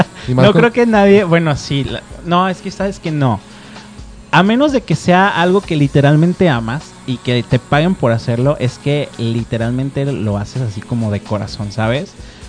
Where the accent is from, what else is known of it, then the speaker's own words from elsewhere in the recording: Arandas, Jalisco, Mexico; no por el hecho de que no me guste haber nacido en Guadalajara, sino porque mi corazón literalmente es de Los Altos, es de Arandas. Entonces, yo soy oriundo de Arandas, Jalisco.